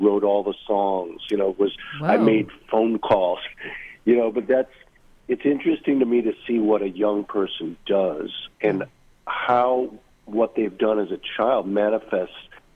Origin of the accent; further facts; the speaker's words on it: St. Louis Park, Minnesota, United States; I grew up in Minneapolis, St. Louis Park, if you know that place.